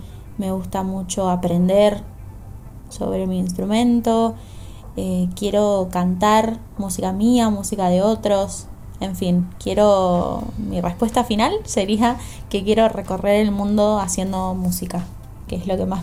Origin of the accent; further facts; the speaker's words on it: Posadas, Misiones, Argentina; moved away as an adult; now in Buenos Aires, Argentina; tengo 25 años, soy de la provincia de Misiones, de la ciudad de Posadas, y vivo en Buenos Aires hace 7 años.